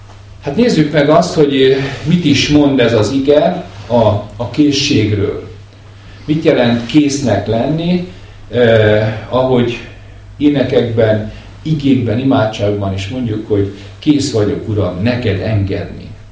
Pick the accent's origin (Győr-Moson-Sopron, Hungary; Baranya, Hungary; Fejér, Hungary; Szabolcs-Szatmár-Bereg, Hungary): Fejér, Hungary; Seregélyes; én falun nőttem fel, ahogy mondtam itt a közelből jövő seregélyesen, és én nagyon szerettem ezt a fajta életet, ami ott volt.